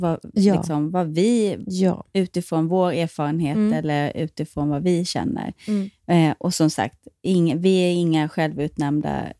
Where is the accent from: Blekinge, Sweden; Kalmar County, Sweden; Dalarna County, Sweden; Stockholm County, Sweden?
Blekinge, Sweden; Kallinge; also born or lived in Eringsboda; jag kommer från ett litet samhälle som heter Eringsboda från början. Sen när jag var 10 så skildes mina föräldrar och då flyttade jag och mamma till Kallinge. Som är liksom en pytteliten håla utanför Ronneby.